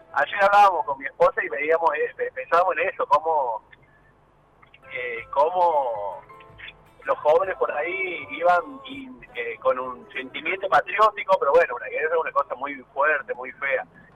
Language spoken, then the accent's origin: Spanish; Argentina; lo que somos como argentinos, lo que significa para nosotros Argentina